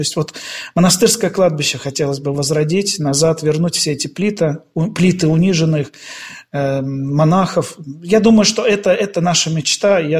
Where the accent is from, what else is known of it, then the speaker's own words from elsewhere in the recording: Far East, Russia; Я сам дальневосточник, практически 20 лет отслужил на Сахалине.